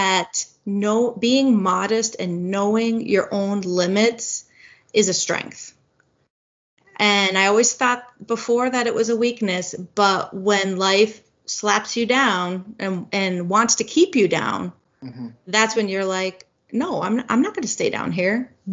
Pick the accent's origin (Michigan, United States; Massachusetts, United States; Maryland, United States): Massachusetts, United States; Boston; I came from Boston area and I love the ocean.